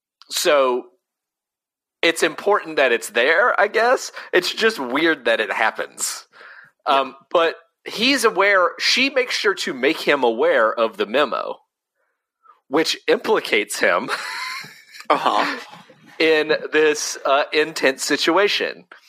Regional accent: New York, United States; because I'm not Scottish. I'm a New York guy.

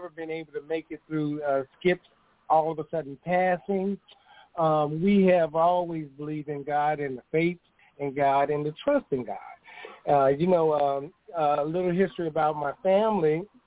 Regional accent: California, United States; So once we were in Saginaw, I'm originally from California.

